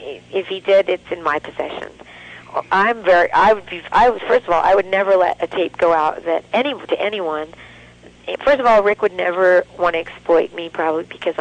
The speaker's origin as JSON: {"language": "English", "town": "Hollywood", "region": "California", "country": "United States", "tie": "born or raised there", "said": "You know, I was raised in Hollywood."}